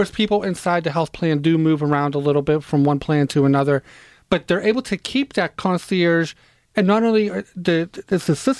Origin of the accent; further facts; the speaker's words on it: Pittsburgh, Pennsylvania, United States; I said powerful, like I am certainly from Pittsburgh, didn't I?